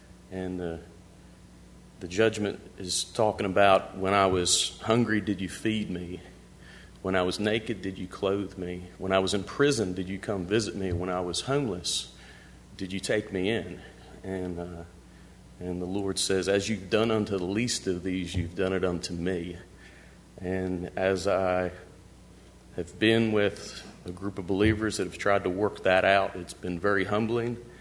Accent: New Jersey, United States; I grew up in New Jersey outside of Philly.

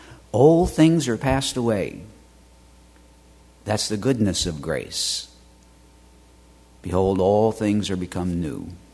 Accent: New York City, New York, United States; Years ago, when I was just a child growing up in New York City

